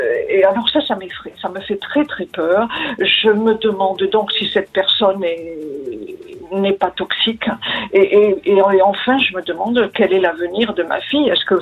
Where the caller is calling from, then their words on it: Biarritz, Nouvelle-Aquitaine, France; Je suis de Biarritz.